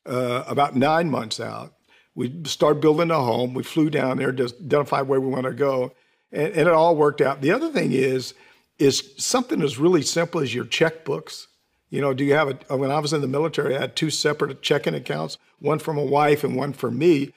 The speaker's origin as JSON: {"language": "English", "region": "Washington", "country": "United States", "tie": "born or raised there", "lives_now": "Florida, United States", "said": "Well, I grew up in Washington State and now I live in Florida."}